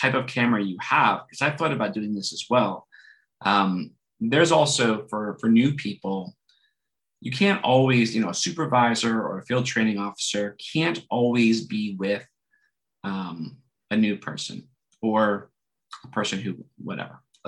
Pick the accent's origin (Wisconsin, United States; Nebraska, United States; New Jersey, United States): New Jersey, United States; Now, listen, I come from New Jersey. So New Jersey, we're used to talking to the physician on every call.